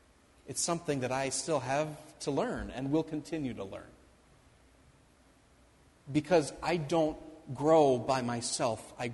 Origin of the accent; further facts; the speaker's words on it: Midwest, United States; Remember I said I'm born and raised in the Midwest and I don't like what? Compliments.